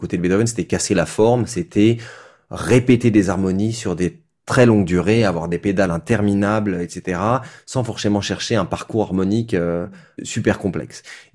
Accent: Chaponnay, Auvergne-Rhône-Alpes, France; j'ai grandi donc à Lyon, enfin en région lyonnaise, à Chaponneau

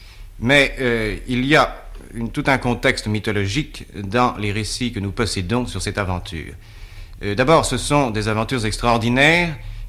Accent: Brittany, France; C'est d'abord parce que je suis breton moi-même, et le problème des origines de la Bretagne m'a toujours passionné.

